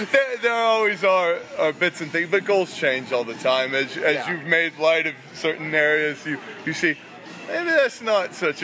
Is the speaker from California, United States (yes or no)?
yes; Oakland, California, United States; born there; I'm from Oakland, not really from, I was born there, but me mom's from Stoke-on-Trent, so she brought that in.